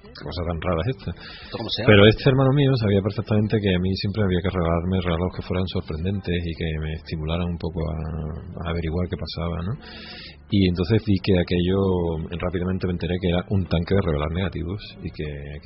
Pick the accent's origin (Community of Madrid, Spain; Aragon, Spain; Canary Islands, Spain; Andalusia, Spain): Andalusia, Spain; Cádiz; Pero bueno, soy gaditano y me identifico con Cádiz, y vamos, o sea, es que me niego a decir que soy de otro sitio.